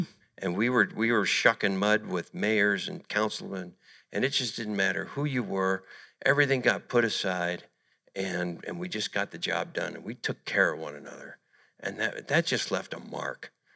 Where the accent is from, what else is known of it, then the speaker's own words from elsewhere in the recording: Tucson, Arizona, United States; also born or lived in East; I was basically raised in Arizona. We moved from the East in 1972. Roosted in Tucson for a while and then escaped Tucson in 1981, came up to the Metro Phoenix area